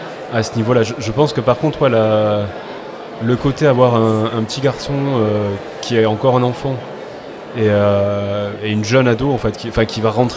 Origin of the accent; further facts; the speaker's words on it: Toulouse, Occitanie, France; En fait, moi, je viens de Toulouse, donc j'ai grandi à Toulouse.